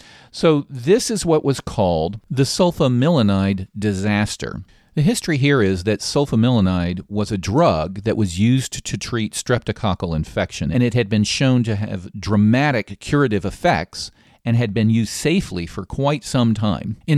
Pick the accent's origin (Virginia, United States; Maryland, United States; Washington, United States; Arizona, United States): Maryland, United States; This is a newspaper story from my home state, Maryland.